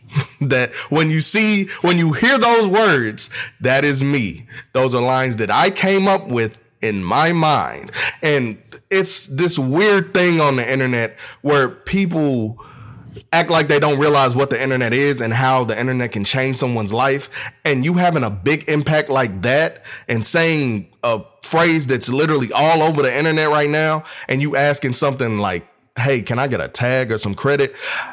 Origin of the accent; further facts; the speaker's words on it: St. Louis, Missouri, United States; So to start off … And I am from St. Louis, Missouri. I'm 28 years old